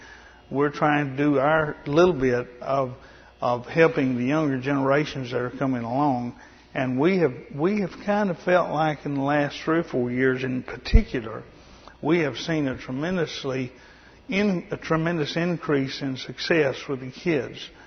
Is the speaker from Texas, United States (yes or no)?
yes; Texas, United States; born there; also born or lived in Louisiana / Mississippi / Alabama; And I used to live in, I was born in Texas. My parents were from Oklahoma. You know there are different languages in those states. I lived in Louisiana and Mississippi and Alabama.